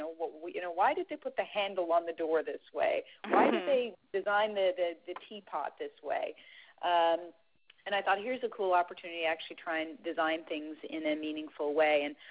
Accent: St. John's, Newfoundland and Labrador, Canada; I grew up as far east as you can go in North America in St. John's, Newfoundland.

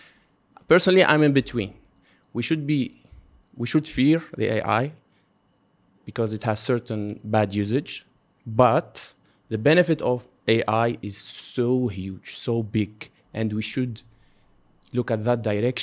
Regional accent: Tunisia; I'm from Tunisia. We are actually both Tunisian.

